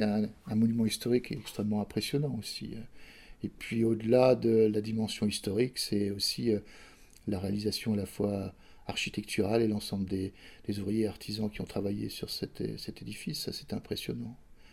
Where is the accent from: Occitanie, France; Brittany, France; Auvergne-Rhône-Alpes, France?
Brittany, France; moi, je viens de Bretagne. Enfin, il y a beaucoup de Bretons sur Saint-Denis, mais moi, je venais directement de Bretagne, pratiquement.